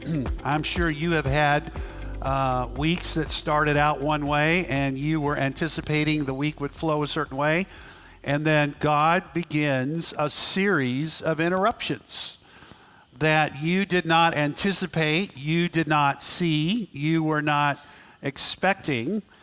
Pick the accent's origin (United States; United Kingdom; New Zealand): New Zealand; Auckland; born there; I was born in the Commonwealth of Britain. I was born in Auckland, New Zealand.